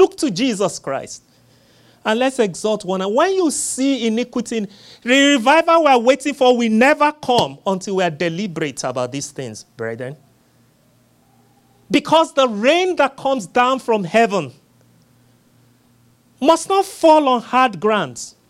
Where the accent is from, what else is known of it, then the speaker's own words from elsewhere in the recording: Nigeria; I remember I was visiting from Nigeria once, and my brother who was much younger, and I don't know what he had in school. You know, I was the African boy in the house, right?